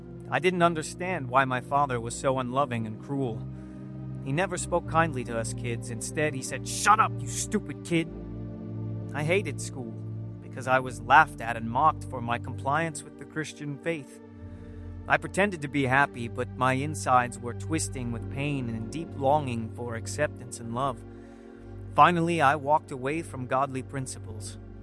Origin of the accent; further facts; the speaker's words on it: Japan; first language en; also born or lived in Kentucky, United States; But I was born in Kentucky, so I have three names … We always spoke English in our home, so when we returned to Japan, I was 4 years old and couldn't speak the Japanese language.